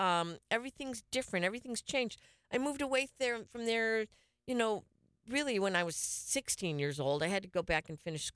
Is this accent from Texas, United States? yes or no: no; Melbourne Beach, Florida, United States; And growing up in Melbourne Beach was... you know, we hung out under the bridge at night.